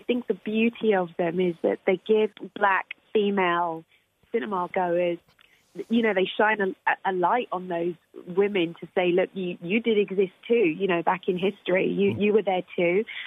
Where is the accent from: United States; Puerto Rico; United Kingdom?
United Kingdom; I'm British and I'm also black and I'm also female